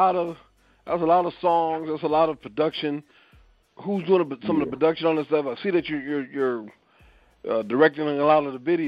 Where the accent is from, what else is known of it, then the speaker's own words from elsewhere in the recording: Massachusetts, United States; I'm from Massachusetts, so I'm like, I don't know where that is.